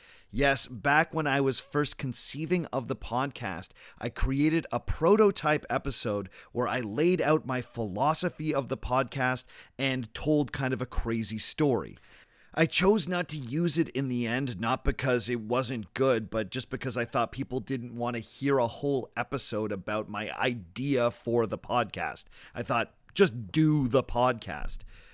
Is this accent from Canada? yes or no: yes; Canada; Being a Canadian is the closest thing to being an American without actually being an American.